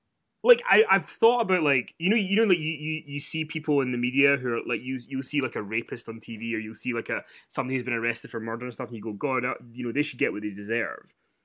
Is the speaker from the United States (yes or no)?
yes; New York, United States; I'm from New York. What do you mean Guns Welcome?